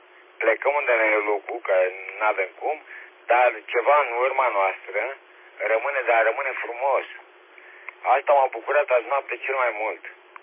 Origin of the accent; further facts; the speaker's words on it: Romania; dar am simțit de-azi noapte că suntem români.